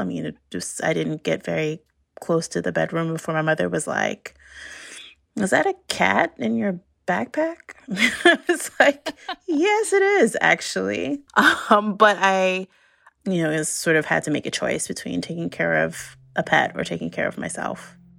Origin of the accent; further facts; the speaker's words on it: New York City, New York, United States; I grew up in New York City, mostly in the 80s and 90s.